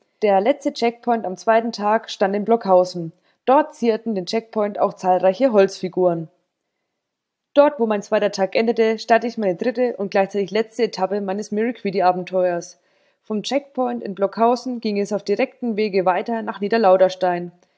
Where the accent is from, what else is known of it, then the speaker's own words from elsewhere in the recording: Bavaria, Germany; ich bin in der Fränkischen Schweiz aufgewachsen. Ehe es für mich, für das Studium und für die Arbeit irgendwo zwischen Frankenwald und Fichtelgebirge ging. 2020 entschied ich mich dann ganz bewusst, nach Sachsen und in die unmittelbare Nähe des Erzgebirges zu ziehen.